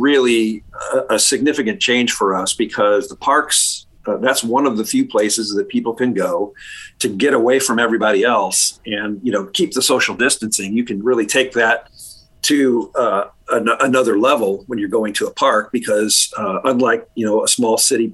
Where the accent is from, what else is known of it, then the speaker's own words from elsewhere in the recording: Missouri, United States; I'm born and raised in Missouri